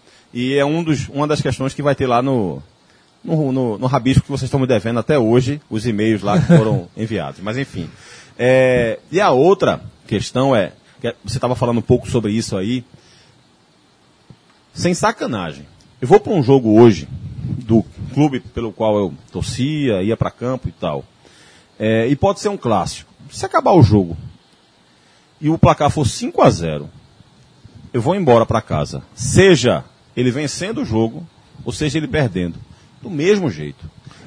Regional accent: Olinda, Pernambuco, Brazil; born there; Nasci em Olinda, amiga. Nasci em Olinda, hein, Cássio?

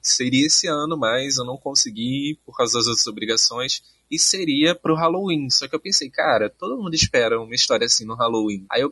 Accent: Southeast, Brazil; eu fui, nasci e cresci no Sudeste, passei alguns anos da adolescência ali

